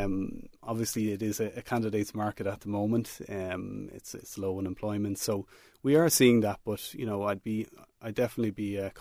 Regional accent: Dublin, Leinster, Ireland; Well, so I suppose I grew up in Dublin, and I lived away for a few years, and then I came back, and I was working there as well in Dublin.

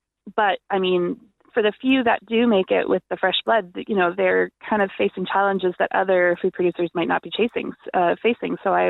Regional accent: Canada; now in Ireland; Me being Canadian, you know, coming here and trying real Irish black pudding for the first time, it was kind of a revelation for me.

